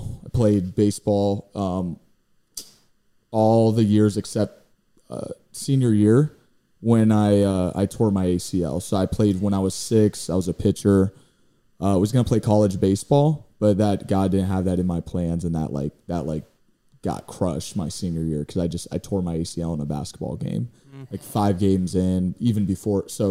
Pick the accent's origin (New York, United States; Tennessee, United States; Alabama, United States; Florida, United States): Florida, United States; Cape Coral; also born or lived in Fort Myers; Yeah, I was born in Fort Myers in the Villas near Provincetown, right off Summerlin. Yeah, and then when I was two, we moved to Cape Coral, and I've lived in Cape ever since I was like 2 years old. So, yeah, man, born and raised.